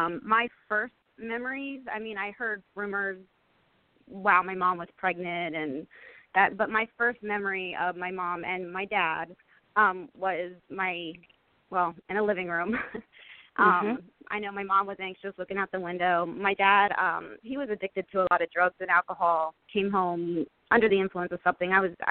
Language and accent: English; York, Pennsylvania, United States; I'm from York, Pennsylvania, or Spring Grove, like the town or whatever.